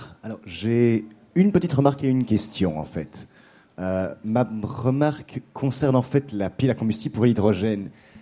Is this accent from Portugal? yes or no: no; Belgium; Je sais de quoi je parle, je viens de Belgique.